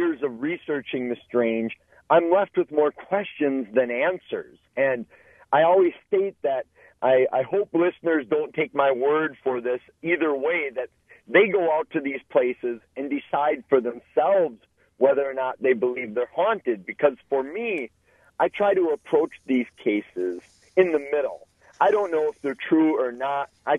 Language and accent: English; Eau Claire, Wisconsin, United States; Well, I blame it on Wisconsin. I grew up in Eau Claire, which is not too far from Elmwood, Wisconsin